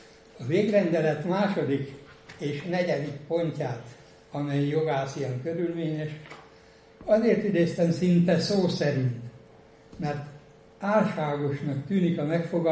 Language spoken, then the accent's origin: Hungarian; Lovászpatona, Győr-Moson-Sopron, Hungary; a helytörténetnek, ami elsősorban lovászpatonához kötődik, ott nőttem fel, sőt, talán 300 éve ott él a familiám.